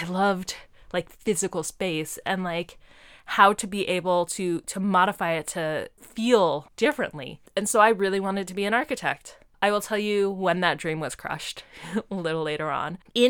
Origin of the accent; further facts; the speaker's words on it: Denver, Colorado, United States; I grew up in Denver, Colorado.